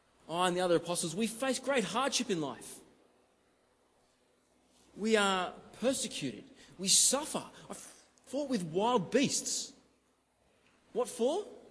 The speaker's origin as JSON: {"language": "English", "country": "Australia", "said": "I'm Australian"}